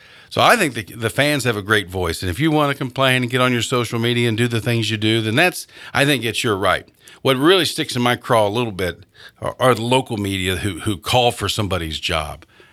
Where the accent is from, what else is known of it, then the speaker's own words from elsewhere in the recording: Ireland; And I'm an Irishman.